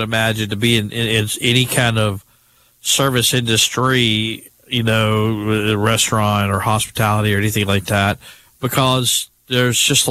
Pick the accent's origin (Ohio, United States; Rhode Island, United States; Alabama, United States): Alabama, United States; if I grew up in Alabama, but if I could pick anywhere to live in Alabama, where would I live?